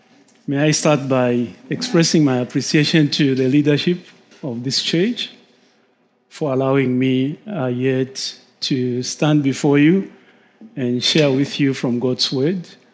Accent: Zambia; now in United States; I'm from Zambia

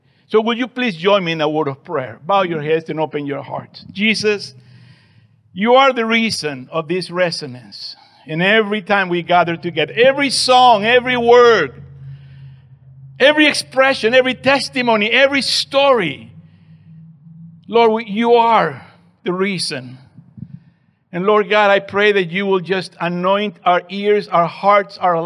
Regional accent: Lima, Peru; I am originally from Lima, Peru, and I'm here to give the resonancia, a Spanish resonance this evening.

